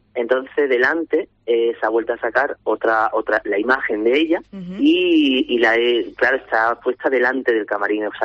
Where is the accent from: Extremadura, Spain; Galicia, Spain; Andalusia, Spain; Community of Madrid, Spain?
Extremadura, Spain; Cáceres; soy cacereño de pura cepa y devoción hacia la patrona.